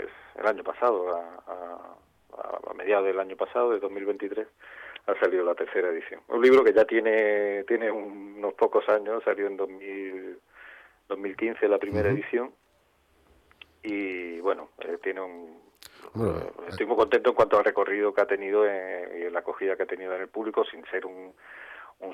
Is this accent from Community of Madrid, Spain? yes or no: no; Granada, Andalusia, Spain; como cualquier granadino, como cualquier aficionado a la literatura